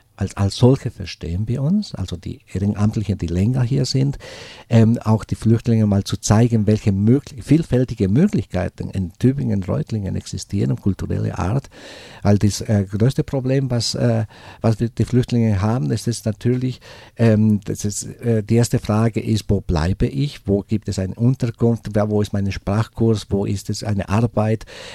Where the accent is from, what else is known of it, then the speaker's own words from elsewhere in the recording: Bolivia; Ich komme aus Bolivien